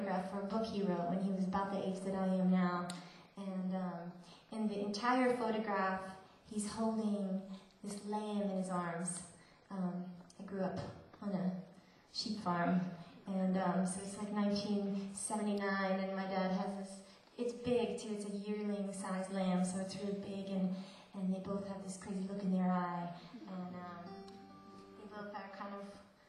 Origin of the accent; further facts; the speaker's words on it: Vermont, United States; And then we went through my hometown and played when we put the record out in Vermont